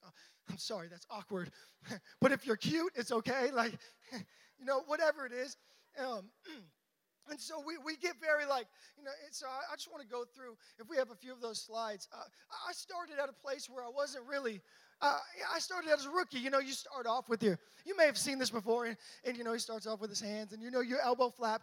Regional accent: Baton Rouge, Louisiana, United States; and I grew up in Baton Rouge, Louisiana, so I'm a big LSU fan.

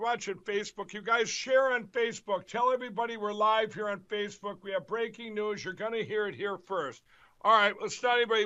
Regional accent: Chaska, Minnesota, United States; also born or lived in Mankato, Minnesota; it's two hours back to my hometown of Chaska, Minnesota. Well, I stopped where I was born, incidentally, in Mankato, Minnesota.

